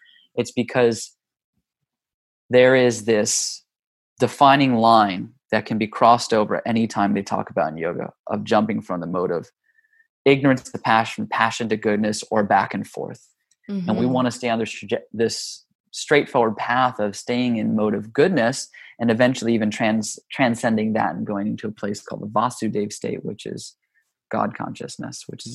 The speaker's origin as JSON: {"language": "English", "region": "Hawaii", "country": "United States", "tie": "born or raised there", "also_born_or_lived": "Los Angeles", "said": "Yeah, I was born in Hawaii, and we bounced back and forth between Hawaii and Los Angeles."}